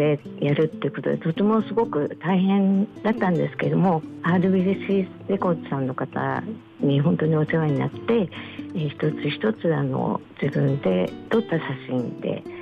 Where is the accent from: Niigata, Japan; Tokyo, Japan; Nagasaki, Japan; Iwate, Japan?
Tokyo, Japan; はい、東京です。